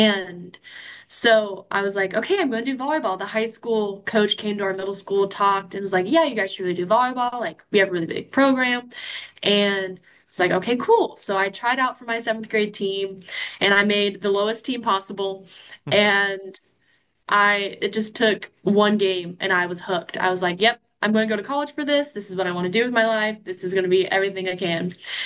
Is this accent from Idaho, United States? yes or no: yes; Meridian, Idaho, United States; I'm from Meridian, Idaho. And so it's about a 21-hour drive from my home to Randall.